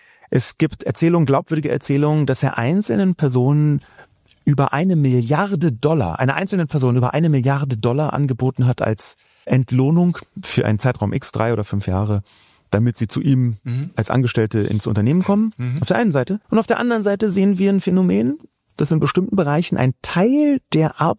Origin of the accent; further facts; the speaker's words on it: Berlin, Germany; ich komme aus Berlin.